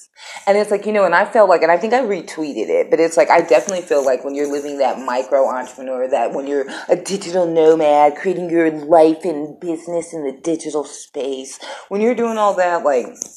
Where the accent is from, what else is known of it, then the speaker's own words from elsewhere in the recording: Colorado, United States; Like, I grew up in Colorado, so you would think I'd be used to, like, snow and cold weather and long springs by now.